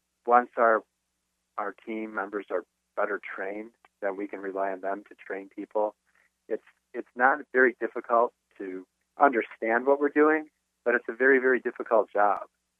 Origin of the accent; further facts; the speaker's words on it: Detroit, Michigan, United States; We're all Detroiters. Most of us are born and raised in Detroit.